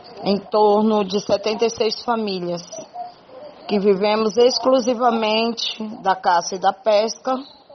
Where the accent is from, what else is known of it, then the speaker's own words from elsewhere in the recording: Soure, Pará, Brazil; Nós somos da Ilha do Marajó, município de Souri, 18 quilômetros de Souri. Comunidade Cajuna, somos em torno de 76 famílias que vivemos exclusivamente da caça e da pesca.